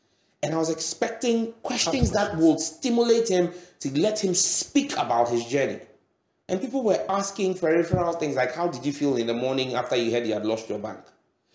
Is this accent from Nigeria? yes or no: yes; Nigeria; when I was growing up in Nigeria, all our English teachers were Ghanaians.